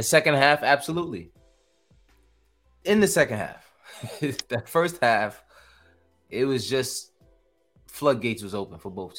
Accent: New York, United States; We're from New York, so I mean, we're clearly not strangers of this kind of activity.

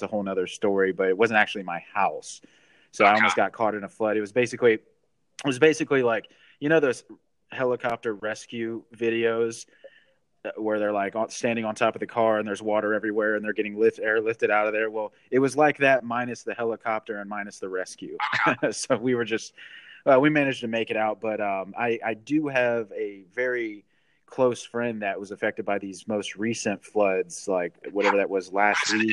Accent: Conroe, Texas, United States; also born or lived in Houston; My hometown is Conroe, actually, but I moved. We're like around the corner from each other, or we were. I moved here from the heart of Houston, though. I grew up in Conroe, but I progressively kind of gravitated towards the city of Houston

